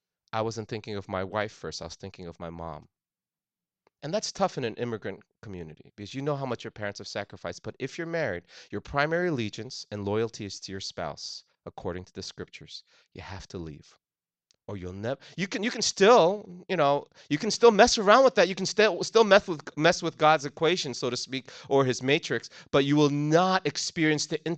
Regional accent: New Jersey, United States; now in Virginia, United States; I was up in New Jersey where my parents still reside. I grew up in New Jersey, as Pastor Ken mentioned.

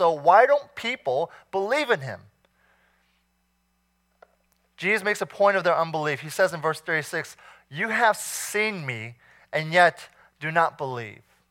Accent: Alexandria, Virginia, United States; in the little studio that we all shared growing up in Alexandria

